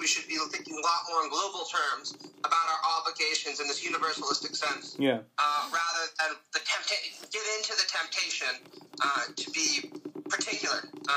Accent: Canada; born there; I was born in Canada

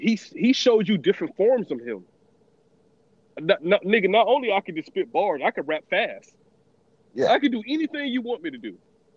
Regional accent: the South, United States; I'm just going to give, like, me growing up in the South, what I've considered was a classic album.

